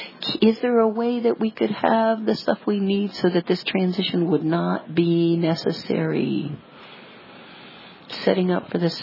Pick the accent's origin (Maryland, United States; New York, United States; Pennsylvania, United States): Pennsylvania, United States; Washington Crossing; I'm from Washington Crossing, Pennsylvania.